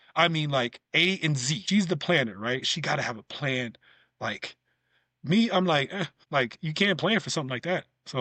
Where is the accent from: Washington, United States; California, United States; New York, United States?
New York, United States; Because I'm a New Yorker, we adapt, we adjust. And so that's one thing, like, New Yorkers are chameleons.